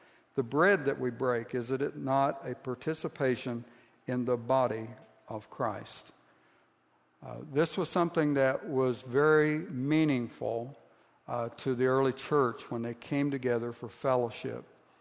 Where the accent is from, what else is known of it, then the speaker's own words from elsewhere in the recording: Ohio, United States; Where I grew up in Southeast Ohio, and I'm sure that this happens in other places as well